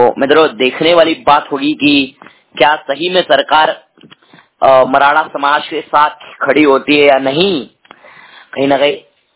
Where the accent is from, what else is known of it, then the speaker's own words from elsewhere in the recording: Chhatrapati Sambhajinagar, Maharashtra, India; मैं संभाजीनगर महाराष्ट्र से बिलोंग करता हूँ